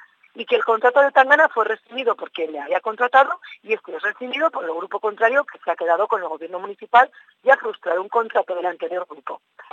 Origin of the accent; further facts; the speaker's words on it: Basque Country, Spain; desde el mundo abertzale y desde el mundo euskaldun y desde el mundo de tan evolucionado que creo que somos las vascas y los vascos políticamente